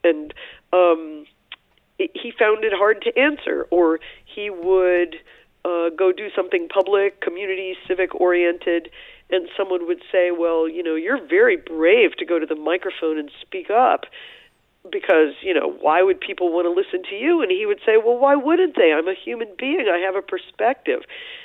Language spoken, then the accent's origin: English; Ferguson, Missouri, United States; Ferguson, Missouri, a place no one had heard of, you know, till a few years ago, in the wider world beyond the St. Louis boroughs.